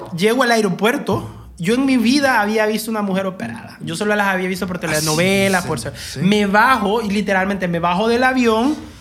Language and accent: Spanish; La Ceiba, Atlántida, Honduras; En La Ceiba, yo soy de La Ceiba, una ciudad costera en el bello país de Honduras, en la mitad de Centroamérica.